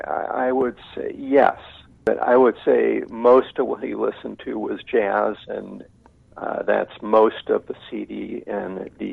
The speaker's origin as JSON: {"language": "English", "town": "Ames", "region": "Iowa", "country": "United States", "tie": "born or raised there", "said": "And growing up in Ames in the 60s"}